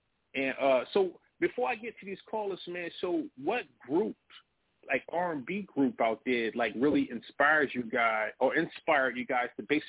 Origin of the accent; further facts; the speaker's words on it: Daytona Beach, Florida, United States; born there; I was born in Florida, Daytona Beach.